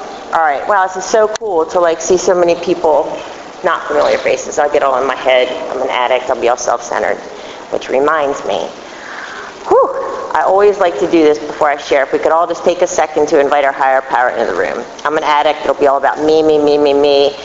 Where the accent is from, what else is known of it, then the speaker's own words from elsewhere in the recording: Maryland, United States; But I grew up in Baltimore County. I had two parents.